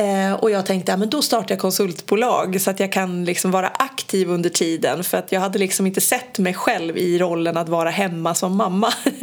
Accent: Norrköping, Östergötland, Sweden; Jag är ju från Norrköping.

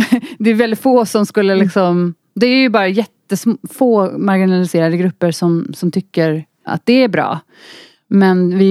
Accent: Västra Götaland County, Sweden; also born or lived in Iran; jag har vuxit upp i Bildal eller Kullavik där jag bor.

